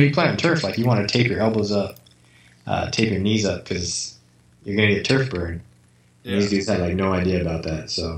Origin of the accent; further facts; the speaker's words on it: United States; I have to assume that's worth less than an American dollar because I'm American.